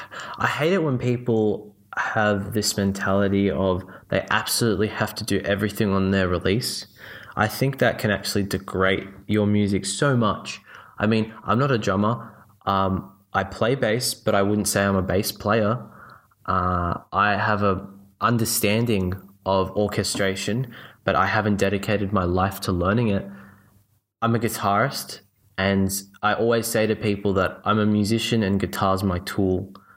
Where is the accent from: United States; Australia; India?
Australia; I mean, I'll always identify as Australian, but by no means am I patriotic or nationalistic in that sense.